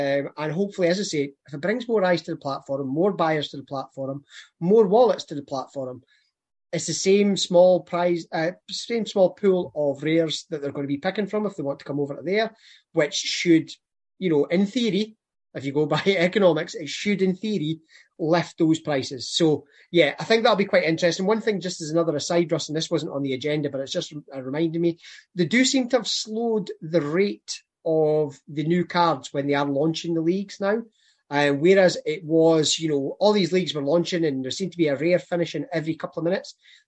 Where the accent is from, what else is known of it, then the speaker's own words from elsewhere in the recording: Scotland, United Kingdom; And I think as a Scotsman, that takes some going for to find it more tedious than cricket.